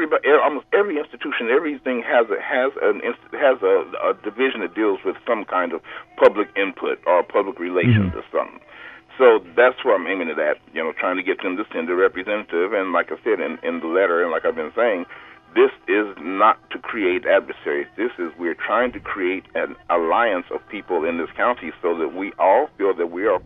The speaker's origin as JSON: {"language": "English", "region": "Indiana", "country": "United States", "tie": "born or raised there", "lives_now": "California, United States", "said": "I was born and raised in Indiana."}